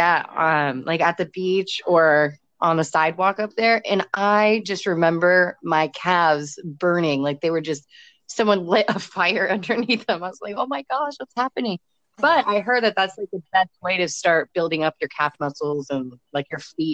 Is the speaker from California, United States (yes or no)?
yes; California, United States; And I was like, I'm from California. We don't have this.